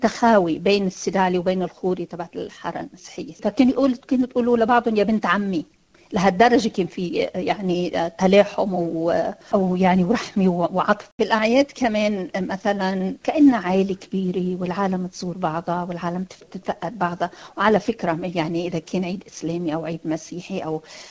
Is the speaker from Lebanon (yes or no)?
yes; Yaroun, Nabatieh Governorate, Lebanon; أنا كبرت وتعلمت يارون، مثلا مدارس يارون أغلب الأساتذة اللي كانوا يعلمونا هني مسيحيين